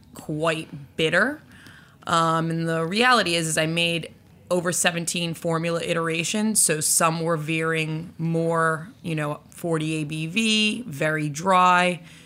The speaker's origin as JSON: {"language": "English", "town": "Boston", "region": "Massachusetts", "country": "United States", "tie": "born or raised there", "said": "I was born and raised in Boston."}